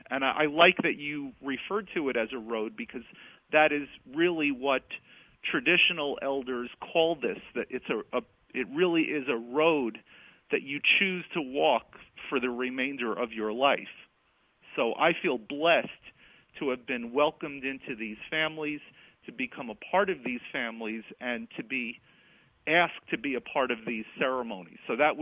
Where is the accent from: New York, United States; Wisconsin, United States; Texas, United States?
New York, United States; I grew up in New York and never really had any interaction with Native Americans of any kind